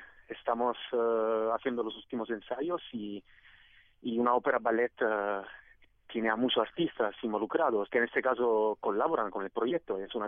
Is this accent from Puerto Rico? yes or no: no; Italy; Spanish is a second language; En mi país siempre ha sido como más poético, porque en España el Quijote lo encontramos en muchos lugares, como dibujos animados, como para niños, para en Italia, no sé, yo siempre lo he vivido como algo idealista